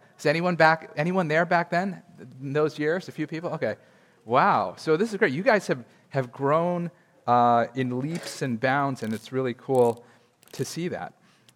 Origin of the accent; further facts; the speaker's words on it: New York, United States; I'm originally from Rockland County, so I'm a New Yorker, but I switched to the other side.